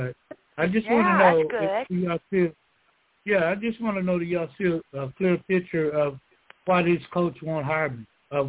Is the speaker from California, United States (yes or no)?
no; Thomasville, Georgia, United States; this head football coach here in my hometown of Thomasville, Georgia, talked with him about coaching